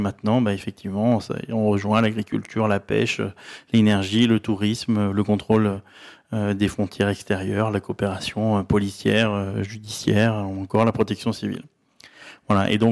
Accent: France

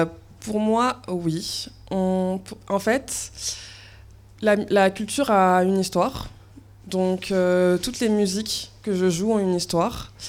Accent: Cape Verde; c'est parce que je suis originaire du Cap-Vert

